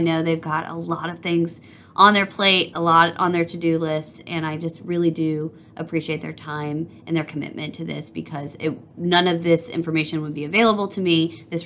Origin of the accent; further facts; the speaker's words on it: Alabama, United States; I know I always talk about, you know, I'm from Alabama, so I knew what it was like to drive 30 minutes through farmland to get to a friend's house.